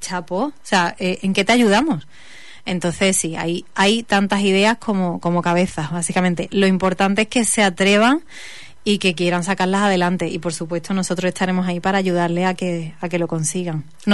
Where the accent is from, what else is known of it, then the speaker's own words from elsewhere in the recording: Huelva, Andalusia, Spain; en el que empecé a estudiar que a Huelva no volvía. O sea, pero básicamente no porque no me gustase mi tierra, porque evidentemente me gustaba tanto que he vuelto